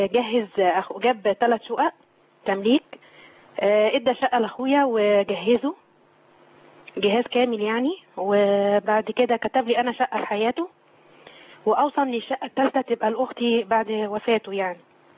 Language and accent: Arabic; Abdeen, Cairo Governorate, Egypt; من عابدين.